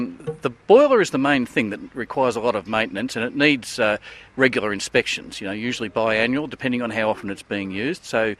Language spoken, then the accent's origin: English; Warrnambool, Victoria, Australia; I'm from Warrnambool.